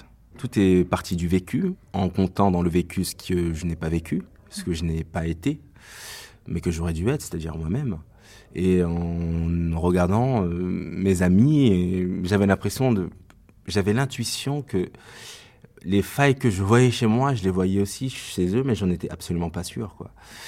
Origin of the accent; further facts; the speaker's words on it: Paris, Île-de-France, France; je suis parisien, j'ai 31 ans.